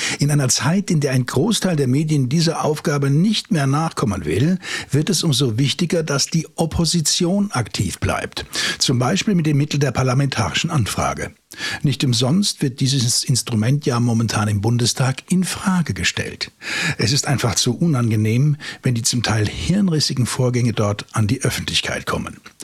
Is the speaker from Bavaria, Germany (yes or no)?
no; Frankfurt, Hesse, Germany; Ja, also ich spreche ja als Frankfurter